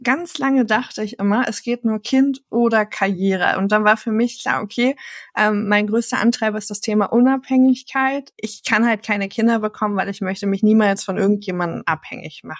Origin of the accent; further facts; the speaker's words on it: Lower Saxony, Germany; Ich komme halt aus dem Dorf in Niedersachsen